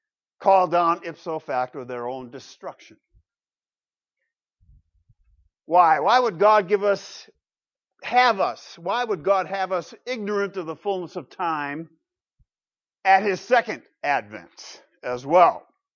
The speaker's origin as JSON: {"language": "English", "town": "Grand Rapids", "region": "Michigan", "country": "United States", "tie": "born or raised there", "said": "Thinking of Grand Rapids, my hometown, and praying this morning. I lived in that flat area for so long."}